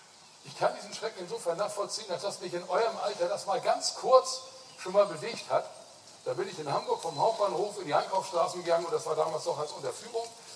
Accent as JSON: {"language": "German", "country": "Switzerland", "said": "als Schweizer muss ich auch mal Schweizer Produkte vorstellen"}